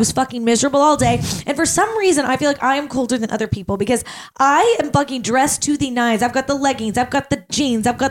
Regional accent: the South, United States; accent: Southern; I got rid of my Southern accent. Regret it to this day.

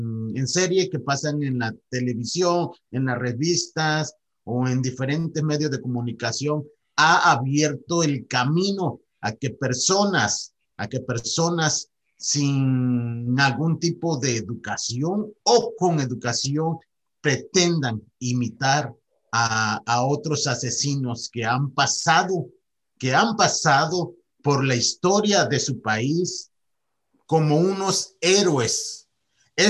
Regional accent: Mexico; están muy por debajo de todos nosotros como mexicanos.

